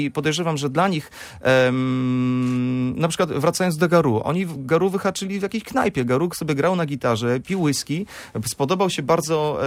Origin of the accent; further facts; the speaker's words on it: Wrocław, Lower Silesian Voivodeship, Poland; now in Warsaw, Poland; To, że mieszkam w Warszawie, nie znaczy, że jestem z Warszawą związany, ponieważ ja jestem z Wrocławia.